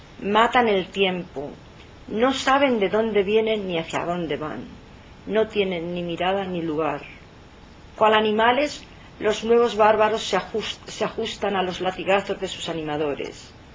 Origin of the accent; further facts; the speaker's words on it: Castilla-La Mancha, Spain; yo soy oriunda de La Mancha